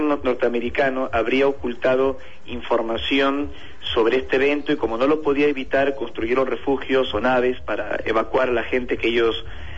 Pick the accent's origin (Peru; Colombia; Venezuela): Peru; now in Argentina; Sí, como sabes, nací en Perú, crecí allí